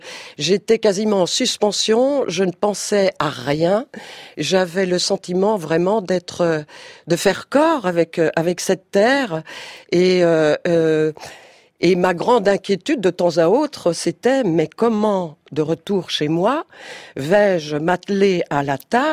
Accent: Belgium; je suis une fille du plein pays. De la platitude, puisque je suis belge d'origine, donc je redoute un peu la montagne.

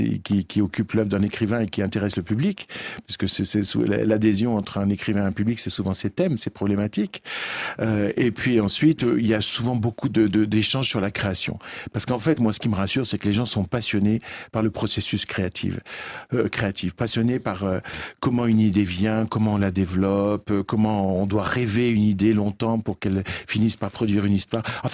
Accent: France; moved away as an adult; now in Belgium; moi, je suis un Français qui est allé s'installer en Belgique.

